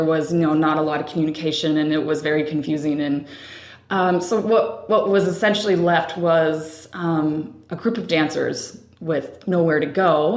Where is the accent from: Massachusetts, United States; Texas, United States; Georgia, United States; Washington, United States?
Washington, United States; Seattle; now in Portland, United States; Yes, I'm originally from Seattle. Mm-hmm. Yeah, and I came down to Portland, oh gosh, I think it's been 3 or 4 years ago